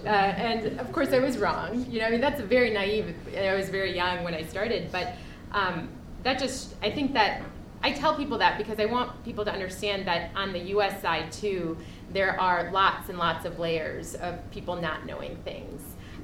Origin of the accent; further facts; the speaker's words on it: United States; my own family is from Pakistan, but I grew up in the States